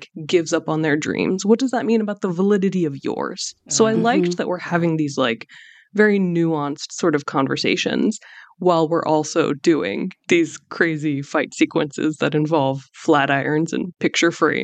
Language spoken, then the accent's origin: English; United States; because I'm Iranian American.